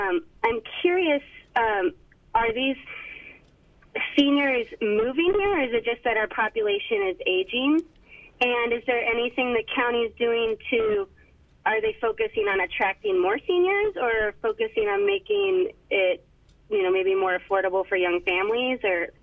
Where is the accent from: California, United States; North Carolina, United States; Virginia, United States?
California, United States; Atascadero; I was born and raised in Atascadero, and I'm now 32